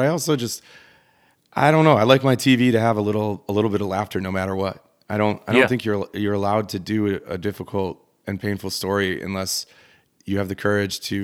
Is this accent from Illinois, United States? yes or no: no; Green Bay, Wisconsin, United States; I was born and raised in Green Bay, and I went to Madison for college.